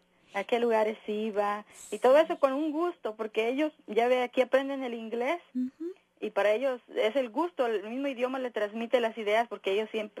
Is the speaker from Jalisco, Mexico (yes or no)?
yes; Jalisco, Mexico; De México, Jalisco.